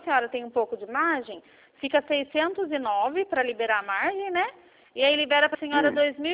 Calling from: Campinas, São Paulo, Brazil; Não, eu sou do estado de São Paulo, eu falo de Campinas.

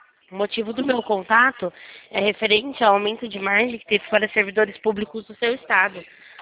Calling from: Limeira, São Paulo, Brazil; Limeira, São Paulo.

